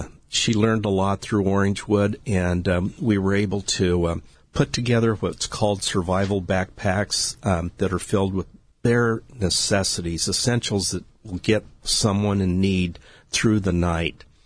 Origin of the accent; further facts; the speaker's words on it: Billings, Montana, United States; born there; I was born in Billings, Montana, because my grandparents, while they were working in Texas, received a promotion on my mother's side to move to Montana to work at the Great Northern Pacific Railroad.